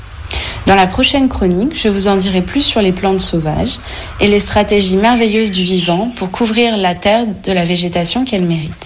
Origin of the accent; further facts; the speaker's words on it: France; En tant que bon français, chacun d'entre nous a déjà entendu parler de terroir.